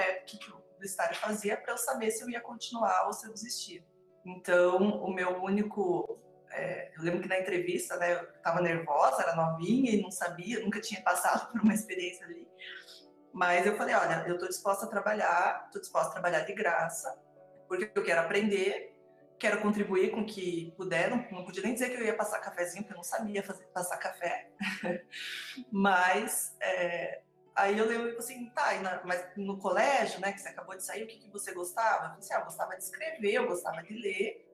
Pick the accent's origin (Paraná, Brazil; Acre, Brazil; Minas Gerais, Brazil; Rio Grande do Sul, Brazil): Paraná, Brazil; Guarapuava; Então, como eu sou de Guarapuava